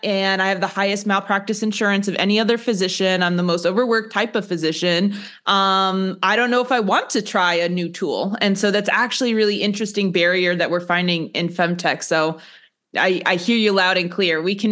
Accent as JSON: {"language": "English", "region": "New Jersey", "country": "United States", "also_born_or_lived": "Houston", "said": "I'm actually from New Jersey as well. And then I lived in Houston for 8 years for graduate school."}